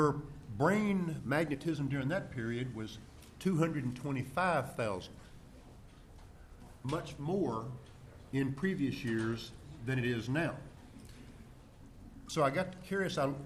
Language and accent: English; the South, United States; From my accent, you can tell I'm from the South.